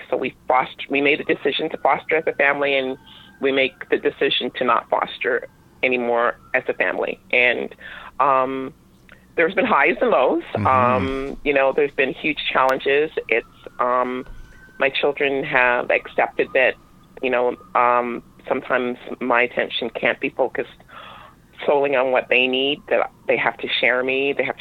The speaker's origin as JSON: {"language": "English", "country": "Canada", "tie": "born or raised there", "also_born_or_lived": "England", "said": "I was raised here. We came to Canada from England, but my parents were originally, my grandmother was in Antigua."}